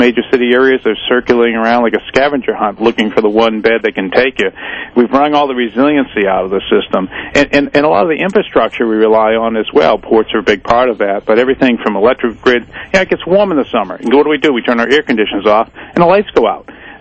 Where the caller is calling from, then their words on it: Old Lyme, Connecticut, United States; I'm calling from my home in Old Lyme, Connecticut.